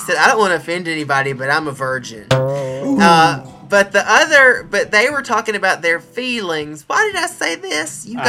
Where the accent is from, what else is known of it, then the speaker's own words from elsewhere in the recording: the South, United States; I'm from the South, you asshole!